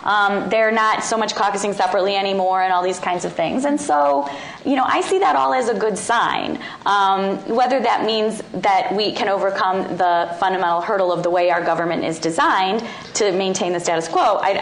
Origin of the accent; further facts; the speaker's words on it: Ohio, United States; I'm from Ohio, and I've known him for a long time.